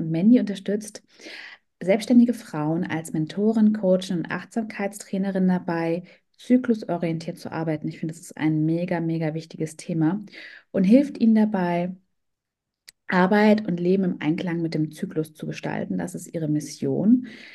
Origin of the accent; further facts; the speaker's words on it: Hameln, Lower Saxony, Germany; ich bin auf dem Dorf quasi, oder was heißt auf dem Dorf, aber ich bin in Hameln geboren und wir haben dann auch auf so einem Bauernhof gewohnt. Also der Bauer hat ein Mietshaus hingebaut.